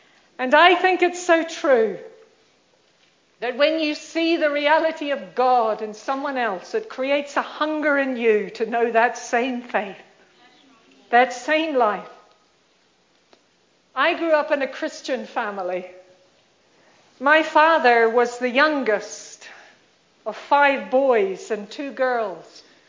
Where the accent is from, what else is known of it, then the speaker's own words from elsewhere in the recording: New Zealand; I grew up in New Zealand, which is well known for its earthquakes. It sits right on the fault line.